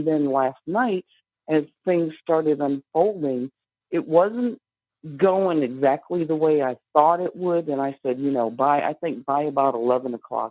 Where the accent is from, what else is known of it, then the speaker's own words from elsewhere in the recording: Michigan, United States; now in Tennessee, United States; I've lived in this part of Tennessee for like 7 years now. I'm actually from Michigan, which is hardcore Democrat.